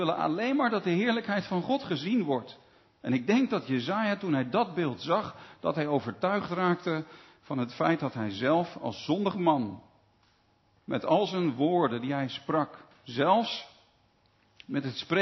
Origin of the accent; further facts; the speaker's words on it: Netherlands; Ik kom niet van de Veluwe. Ik kom uit het westen van het land.